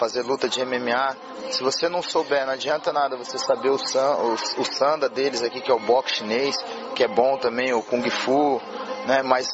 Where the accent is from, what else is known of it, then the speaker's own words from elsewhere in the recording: Paraná, Brazil; also born or lived in Japan; no Paraná, que eu sou do sul do Brasil, né, sou paranaense.